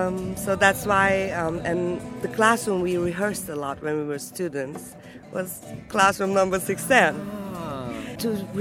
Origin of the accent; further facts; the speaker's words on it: Turkey; English is a second language; moved away as an adult; also born or lived in Ankara / Istanbul / New York; now in Berlin, Germany; I'm from Turkey. Mm-hmm. I was born in Ankara, then I moved to Istanbul, then I moved to New York, then I moved back to Istanbul, and now I live in Berlin.